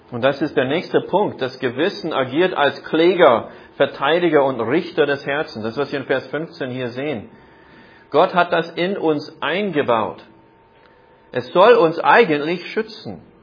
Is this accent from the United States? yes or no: yes; Iowa, United States; German is a second language; So, wir hatten in meiner Jugend ein Haustier in Iowa, in den Vereinigten Staaten.